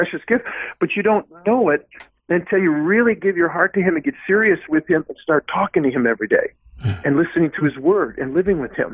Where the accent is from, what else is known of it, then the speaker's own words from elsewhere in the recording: New Ulm, Minnesota, United States; First place I went was a group like my sister was in my hometown, New Ulm.